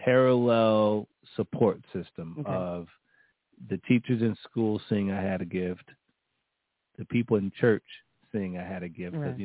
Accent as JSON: {"language": "English", "town": "Cleveland", "region": "Ohio", "country": "United States", "tie": "born or raised there", "said": "So I came up in Cleveland, born and raised in Cleveland."}